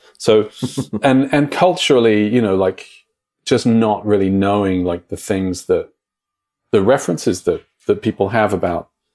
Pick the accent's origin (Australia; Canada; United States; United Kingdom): United Kingdom; London; I didn't have a sheltered upbringing. I grew up in London, like big city and music everywhere.